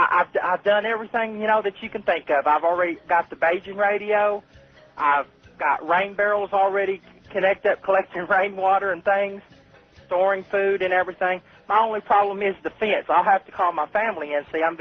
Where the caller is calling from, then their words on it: Chattanooga, Tennessee, United States; I'm calling you from Chattanooga, Tennessee.